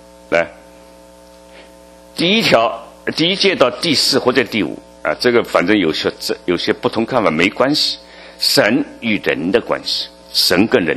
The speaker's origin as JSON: {"language": "Chinese", "country": "China", "said": "哎呀，我们中国人真是出名出到这个全世界各地。"}